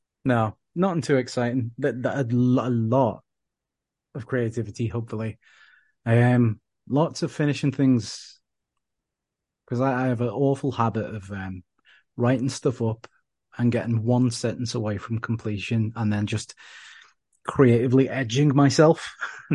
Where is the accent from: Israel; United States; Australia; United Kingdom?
United Kingdom; I'm British.